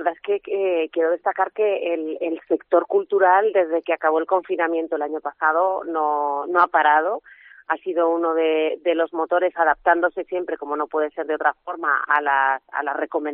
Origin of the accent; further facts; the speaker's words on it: Zaragoza, Aragon, Spain; como los zaragozanos somos tan abiertos que enseguida recibimos a todo el mundo